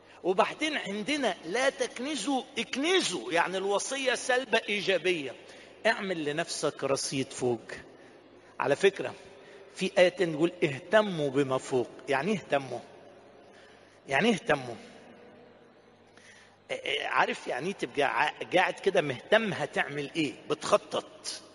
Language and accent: Arabic; Asyut Governorate, Egypt; احنا من اسيوط فمدارس عربي يعني، احنا ناس غلابه يعني